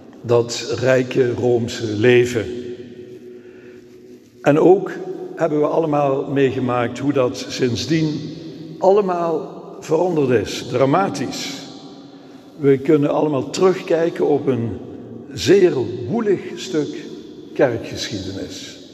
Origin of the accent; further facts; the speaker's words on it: Netherlands; En zo kan het dat ik als Nederlander in 2022